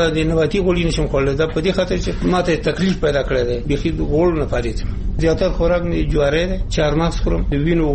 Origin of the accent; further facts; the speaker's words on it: Nuristan, Afghanistan; now in Kabul, Afghanistan; مونږ د نورستان یو چې دلته فردن بعضې شیان په مونږ ډېر بد لګېږي